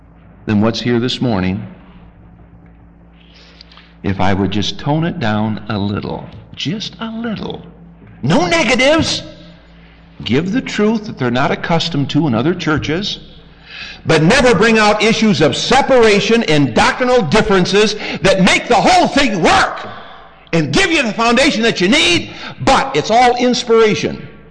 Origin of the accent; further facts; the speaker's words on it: Michigan, United States; I say Michigan because I was born in Michigan, raised there.